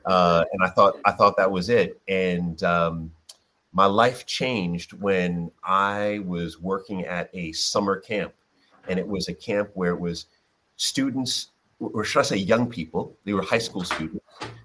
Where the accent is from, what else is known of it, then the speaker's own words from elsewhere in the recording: New York City, New York, United States; So I was born in New York in the United States. Grew up early in Jamaica, Queens, namely because I'm second generation Jamaican.